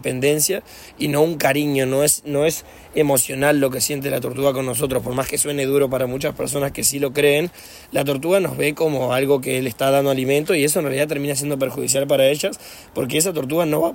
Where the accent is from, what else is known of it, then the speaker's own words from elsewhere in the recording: Rivera, Uruguay; yo también soy de Rivera.